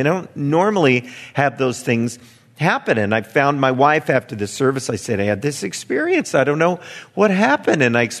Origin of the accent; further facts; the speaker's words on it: Chicago, Illinois, United States; born there; also born or lived in Las Vegas, United States; So I was born in Chicago, lived in Las Vegas.